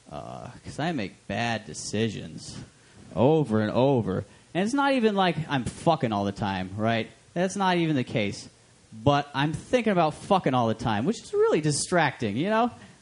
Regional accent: Alaska, United States; moved away; I'm initially from Alaska. That's where I was born, in real rural Alaska, it was pretty cool.

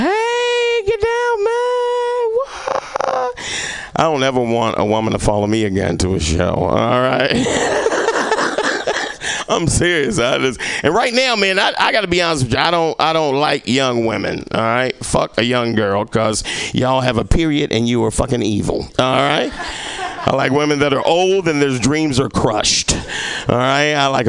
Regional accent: Little Rock, Arkansas, United States; moved away; when I moved here, I came from Arkansas, right? I came from Little Rock, fucking Arkansas, the land of opportunity, all right? My opportunity was fucking leaving, all right?

